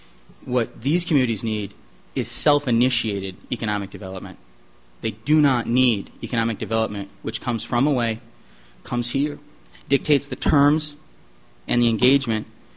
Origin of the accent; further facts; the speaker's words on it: Appleton, United States; Growing up in Appleton, where there were 12 people in my graduating class in grade school, needless to say, I can recognize what it's like to grow up in a small town without a lot of economic opportunities.